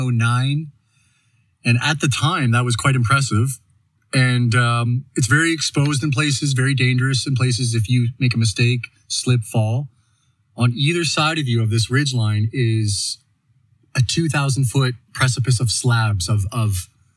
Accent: Saint John, New Brunswick, Canada; also born or lived in Calgary; now in Canmore, Canada; Originally born and bred in St. John, New Brunswick on the east coast of Canada, but I've been living in Canmore and Calgary for the last 8 years, back and forth between the two.

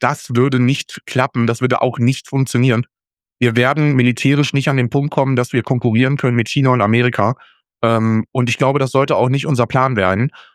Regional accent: Austria; Als Österreicher

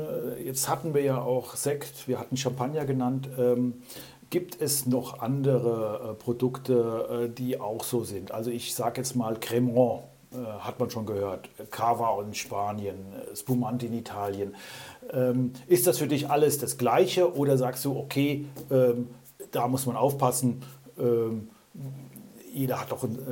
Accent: Hesse, Germany; Ich bin auch da im Hessischen groß geworden.

